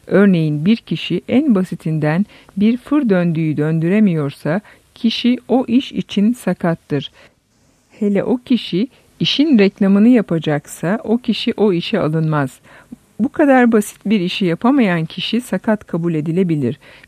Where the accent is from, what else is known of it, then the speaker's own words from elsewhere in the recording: Çorum, Turkey; born there; 1948 Çorum doğumluyum.